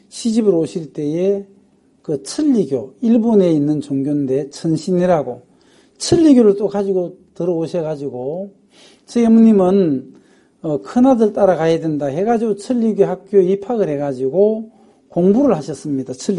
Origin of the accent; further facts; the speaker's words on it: Geochang, South Gyeongsang, South Korea; born there; 저는 그 아주 두메 산골 예, 경남 거창에서 태어났는데요.